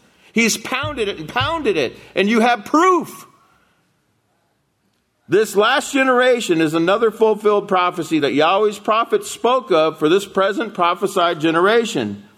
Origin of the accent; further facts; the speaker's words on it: Alaska, United States; I'm from Alaska. He's from Nebraska.